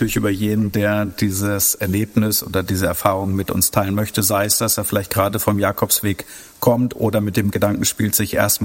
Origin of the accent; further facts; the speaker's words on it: Hanover, Lower Saxony, Germany; meiner Heimat Hannover